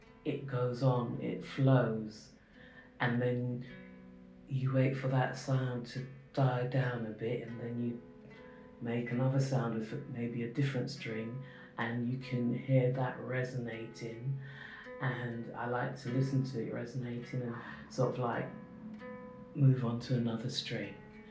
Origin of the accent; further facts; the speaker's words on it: London, United Kingdom; I grew up in, I started off in South London and then I moved to West London, and I grew up mainly in West London. Yeah, I remember South London very vaguely.